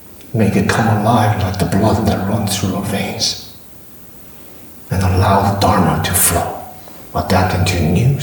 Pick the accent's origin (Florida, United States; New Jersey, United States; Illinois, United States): New Jersey, United States; also born or lived in New York; Because I grew up here, in the States, New Jersey and New York, actually.